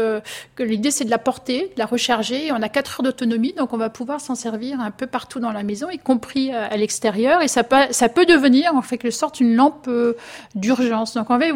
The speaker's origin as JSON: {"language": "French", "region": "Grand Est", "country": "France", "said": "Bon, après, je viens aussi de la Marne, donc c'est direct"}